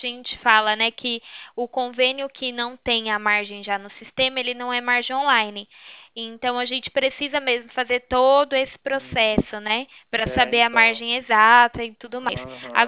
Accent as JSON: {"language": "Portuguese", "region": "São Paulo", "country": "Brazil", "said": "Não, eu sou daqui de São Paulo."}